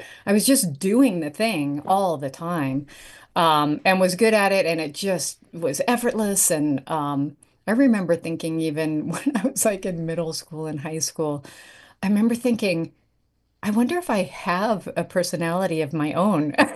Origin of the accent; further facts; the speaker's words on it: Wyoming, United States; Oh yeah, I grew up in Wyoming.